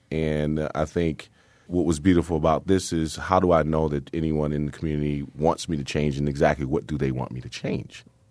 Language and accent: English; Milwaukee, Wisconsin, United States; I'm from Milwaukee and I grew up on this street.